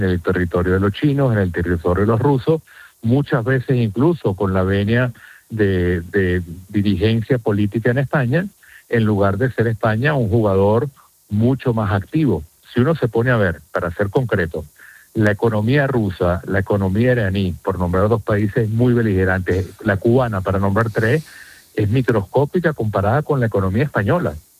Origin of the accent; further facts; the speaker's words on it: Venezuela; que nosotros como venezolanos podamos ser capaces, como bien tú decías, de manejar de manera sensata